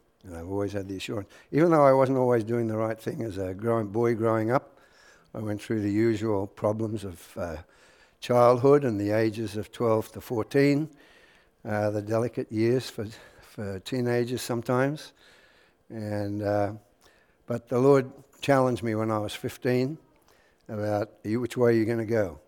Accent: Sydney, New South Wales, Australia; So as you can see, this is my hometown. I grew up in Sydney. We call it the Big Smoke over there.

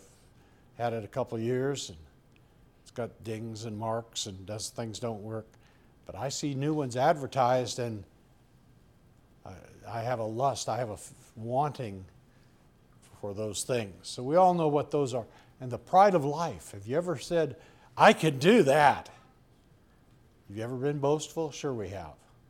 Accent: Washington, United States; I grew up in Washington State, and apples are plenteous and they always look good.

